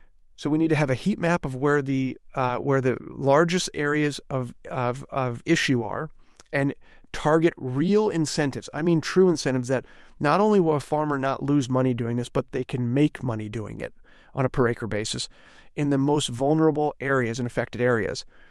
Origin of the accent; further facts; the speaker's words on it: Iowa, United States; when I was growing up in Northwest Iowa, there are 300 to 400 seed input fertilizer companies doing business.